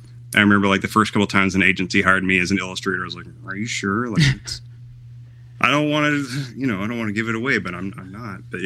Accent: Arkansas, United States; also born or lived in Seattle; I'm from Northwest Arkansas, born and raised, moved around a bit, came back here, lived in Seattle for a while and really loved it up there.

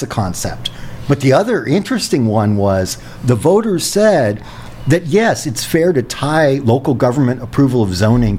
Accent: California, United States; And I grew up in one in Orange County.

